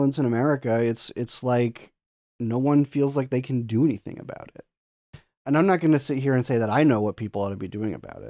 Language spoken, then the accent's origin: English; Boston, Massachusetts, United States; So I grew up in Boston, Massachusetts.